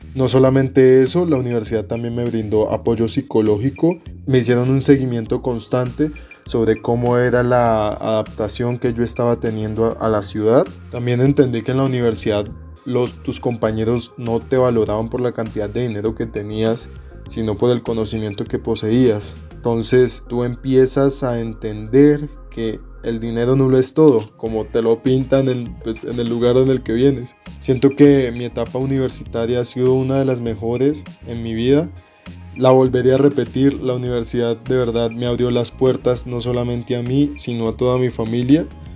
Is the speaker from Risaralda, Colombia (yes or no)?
no; Tuluá, Valle del Cauca, Colombia; Mi familia y yo somos de Tuluá, Valle del Cauca. En este momento tengo 22 años.